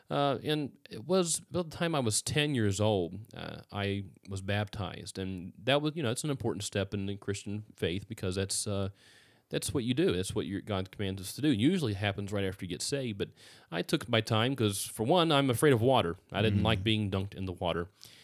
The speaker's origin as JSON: {"language": "English", "region": "West Virginia", "country": "United States", "tie": "born or raised there", "said": "I grew up in West Virginia. You know, that's and everything, all the rumors you hear about West Virginia, they're all true."}